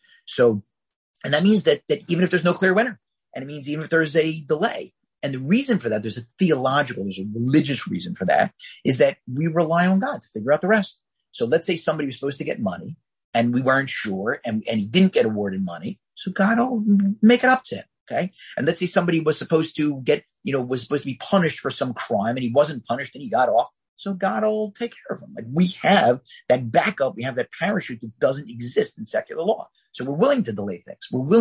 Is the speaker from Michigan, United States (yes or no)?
no; Philadelphia, Pennsylvania, United States; Why didn't I wear my Phillies hat? I'm from Philadelphia.